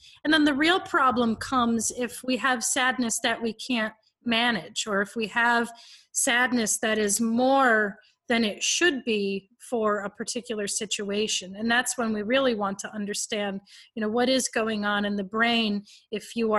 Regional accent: Stafford Springs, Connecticut, United States; I grew up in Stafford Springs, Connecticut, and I went to college 15 miles down the road from my parents.

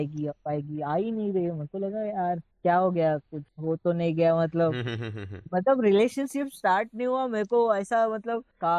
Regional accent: West Bengal, India; हम बंगाली लोगों का अलग ही रेप्यूटेशन और ये होता था, दबदबा होता था हमारे

